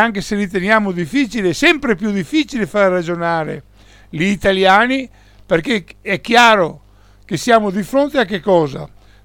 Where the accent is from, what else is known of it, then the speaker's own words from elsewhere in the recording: Veneto, Italy; noi siamo pronti come veneti alla lotta